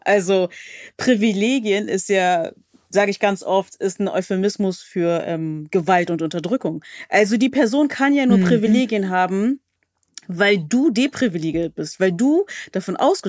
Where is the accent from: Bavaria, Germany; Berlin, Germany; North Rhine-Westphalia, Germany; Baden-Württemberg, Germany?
Berlin, Germany; Also ich komme aus Berlin